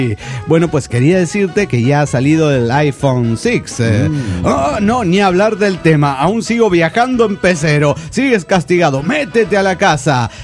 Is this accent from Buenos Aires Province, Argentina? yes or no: no; Córdoba, Argentina; de Córdoba, Argentina.